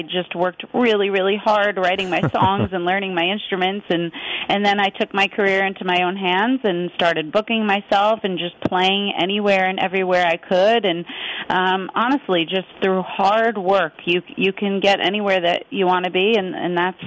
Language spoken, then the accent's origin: English; New York, United States; I really embrace that I'm from New York in the Northeast, and I think that's what makes me unique and what makes my brand of country music special.